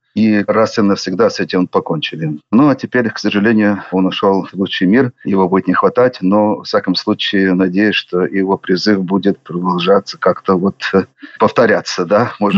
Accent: Australia; moved away as an adult; И вот я в 1961 году родился там. Так что мое детство прошло в Австралии. Там я учился, закончил среднюю школу.

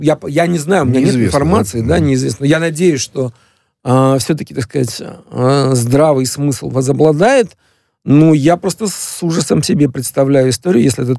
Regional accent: Dnipro, Dnipropetrovsk Oblast, Ukraine; в моем родном городе Днепропетровске до революции в Екатеринославе

